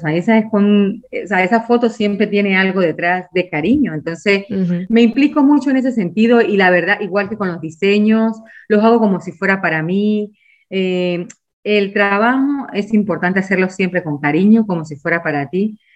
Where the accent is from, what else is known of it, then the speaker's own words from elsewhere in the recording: Venezuela; moved away; yo siendo de otro país, yo soy de Venezuela, y he emigrado aquí desde hace 15 años